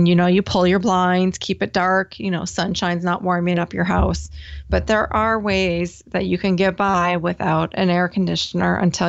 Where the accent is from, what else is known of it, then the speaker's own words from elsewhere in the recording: Wisconsin, United States; Where I grew up in Wisconsin, it's not standard. You know, the last house I had in Wisconsin didn't have central AC.